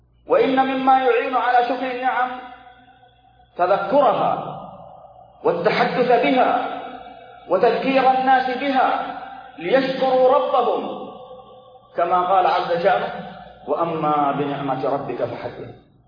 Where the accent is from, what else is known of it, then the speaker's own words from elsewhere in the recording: Saudi Arabia; ونحمد الله تعالى أيها الإخوة أننا في بلادنا المملكة العربية السعودية